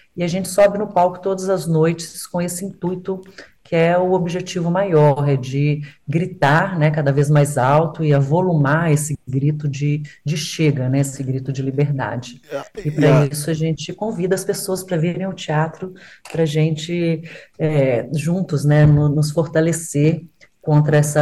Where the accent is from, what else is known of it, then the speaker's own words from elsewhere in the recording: Minas Gerais, Brazil; de um feminicídio em Minas, de onde eu venho.